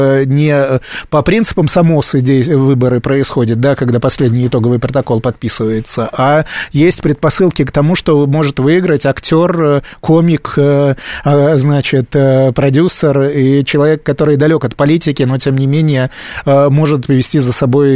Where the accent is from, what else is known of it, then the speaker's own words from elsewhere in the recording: Russia; я сам не украинец, я русский